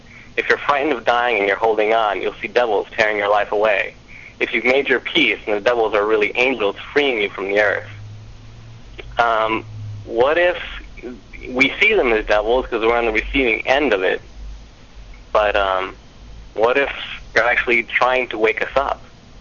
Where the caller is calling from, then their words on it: West Palm Beach, Florida, United States; I'm calling from West Palm Beach, Florida.